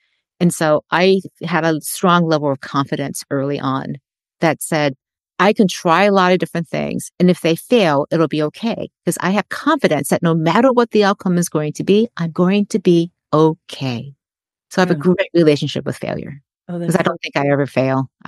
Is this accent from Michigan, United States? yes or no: yes; Detroit, Michigan, United States; I grew up in Detroit and I'm Asian American. I'm Chinese American. My parents were immigrants, first generation. I was born in Detroit and there were no Asians in Detroit when I was growing up.